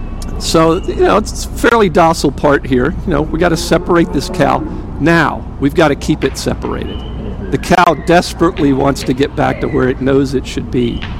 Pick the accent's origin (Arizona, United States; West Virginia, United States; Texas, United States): Texas, United States; accent: Texas; Being a Texan and a frustrated cowboy, I'm going to do this by way of an analogy.